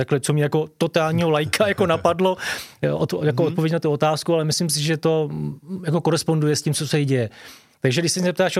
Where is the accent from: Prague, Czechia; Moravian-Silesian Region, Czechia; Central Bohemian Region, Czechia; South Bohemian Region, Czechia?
Central Bohemian Region, Czechia; Příbram; musím Českému finančnímu úřadu v Příbrami, odkud pocházím, deklarovat svoje veškeré příjmy